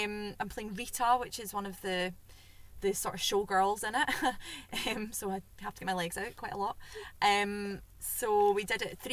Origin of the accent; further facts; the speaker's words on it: East Kilbride, Scotland, United Kingdom; now in Glasgow, United Kingdom; I'm from East Kilbride originally, and I live in Glasgow.